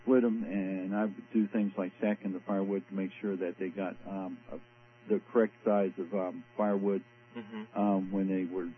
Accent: Indianapolis, Indiana, United States; also born or lived in Florida; I was born in Hamilton County, I guess is the best way to put it.

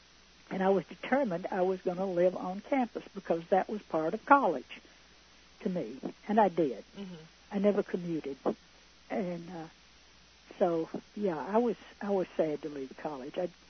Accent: Georgia, United States; When I was growing up in South Georgia, I was convinced that when you died, you went to Atlanta.

